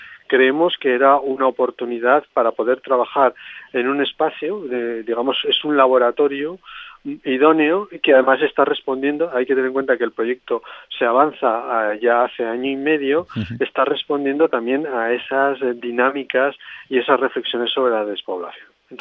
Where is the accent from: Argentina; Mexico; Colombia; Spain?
Spain; Aragon; Bueno, yo soy aragonés, sí. He nacido aquí.